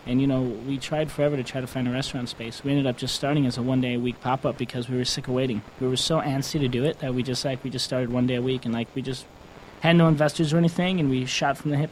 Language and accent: English; Chicago, Illinois, United States; I'm from Chicago area. So born and raised, where I grew up with my family, my dad was a steelworker, my mom was a high school teacher.